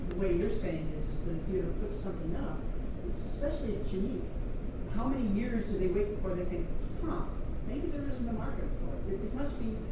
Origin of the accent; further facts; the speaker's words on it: Los Angeles, California, United States; Ken, I know Ken, I'm from Los Angeles